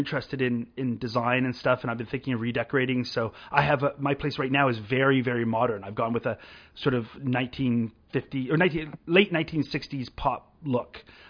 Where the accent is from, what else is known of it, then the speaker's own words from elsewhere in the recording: Canada; I'm Canadian, so I'm in favor of beer.